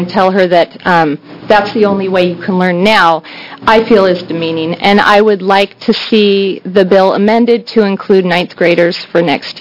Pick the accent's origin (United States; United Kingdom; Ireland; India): United States; Silverton, Oregon; We're from Silverton, and three of my six children attend ORVA, Virtual Academy.